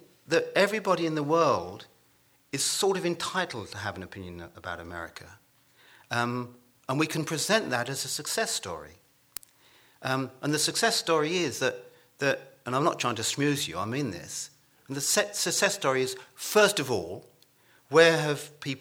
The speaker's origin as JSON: {"language": "English", "region": "England", "country": "United Kingdom", "said": "because I'm an Englishman and I'm going to talk about my opinions about the United States."}